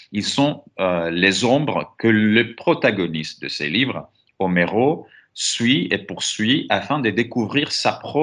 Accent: Greece; moved away as an adult; now in France; je me sens chez moi en France, parce que je vis en France, et en Grèce aussi, parce que j'ai grandi, j'ai travaillé les 30 premières années de ma vie en Grèce.

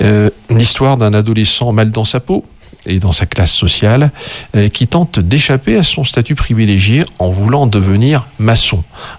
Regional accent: France; chez nous en France

